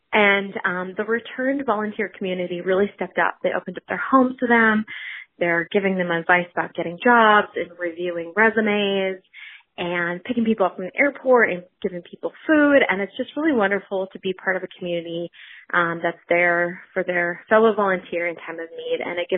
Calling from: Chicago, Illinois, United States; I'm calling from Chicago.

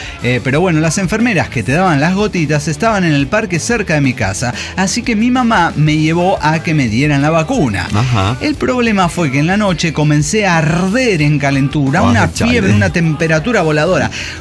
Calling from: Arlington, United States; de Arlington, USA.

